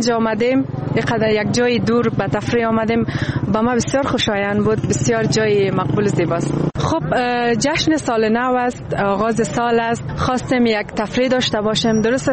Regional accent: Afghanistan; ما مردم افغانستان

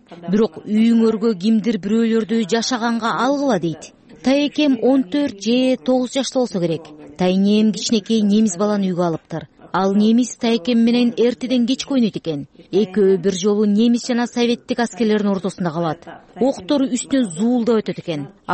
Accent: Chuy Region, Kyrgyzstan; also born or lived in Ketmen-Tübö; Мен 1941 жылы кетмен түбөдө төрөлгөнмүн. Биз 1943 жылы Чүй өрөөнүнө көчүп келгенбиз.

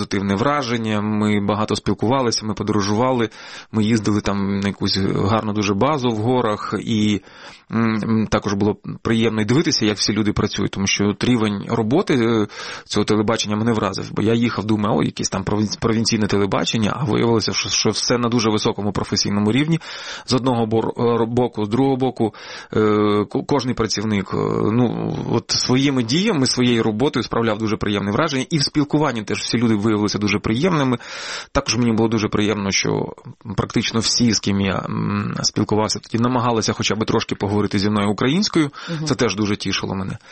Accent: Lutsk, Volyn Oblast, Ukraine; Так, я з Луцька.

